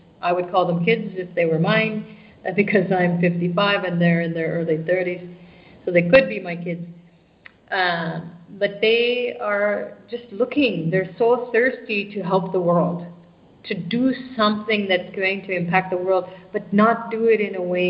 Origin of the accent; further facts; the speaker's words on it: Canada; You know, going to the temple here, I'm, you know, Canadian, and so people always say, where are you coming from, ma'am? You know, when I say Canada, they just like, why are you doing these?